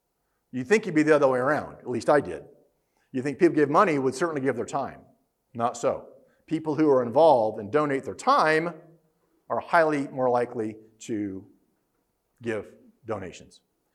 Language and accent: English; United States; I'm from America. I don't know. That's how it works.